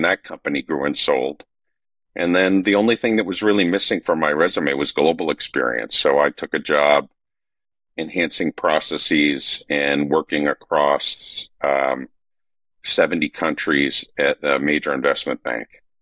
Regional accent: Northeast, United States; now in Atlanta, United States; I live in Atlanta. I've been here for 26 years. I'm originally from the Northeast. Nobody confuses me for a native Southerner.

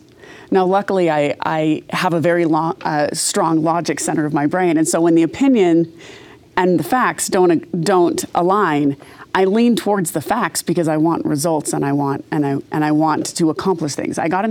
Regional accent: Provo, Utah, United States; I came from Provo. I could hear when a touchdown happened before we saw it on TV at Lavelle Edwards Stadium, okay? And I grew up in a very, very conservative family.

